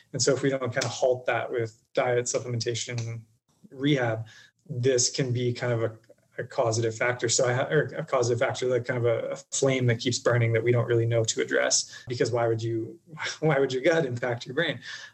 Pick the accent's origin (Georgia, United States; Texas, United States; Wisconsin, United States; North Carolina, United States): Wisconsin, United States; born there; Now, I didn't drink in college, but I was born in Wisconsin.